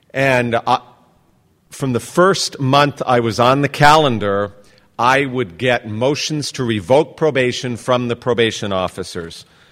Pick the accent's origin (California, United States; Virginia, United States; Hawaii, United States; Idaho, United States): Hawaii, United States; Honolulu; I'm a judge from Honolulu, Hawaii.